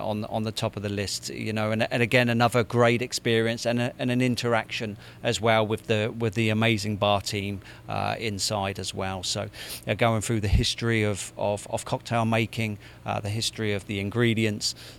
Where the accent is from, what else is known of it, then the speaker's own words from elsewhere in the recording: Portsmouth, South East England, United Kingdom; I'm from Portsmouth in the United Kingdom.